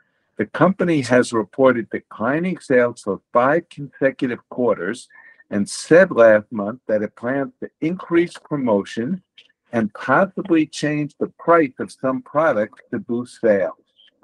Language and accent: English; United States; due to the fact that I'm an American.